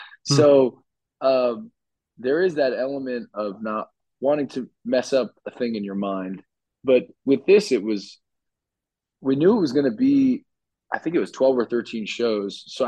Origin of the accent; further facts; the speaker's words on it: New Jersey, United States; growing up in New Jersey, like I mentioned earlier